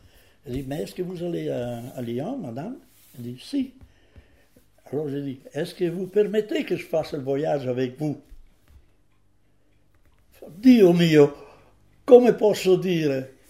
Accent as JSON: {"language": "French", "town": "Modena", "region": "Emilia-Romagna", "country": "Italy", "second_language": "French", "moved": "as an adult", "lives_now": "France", "said": "je vais au bureau de migration de chez nous, à la Provence, à Modena"}